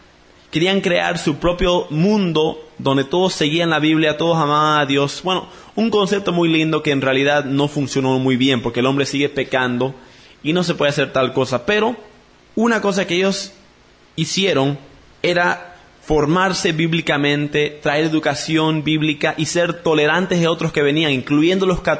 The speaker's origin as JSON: {"language": "Spanish", "country": "Bolivia", "tie": "born there", "said": "yo nací en Bolivia. Entonces yo tengo el privilegio de tener no solo cultura americana y pasaporte americano, pero cultura boliviana y pasaporte boliviano."}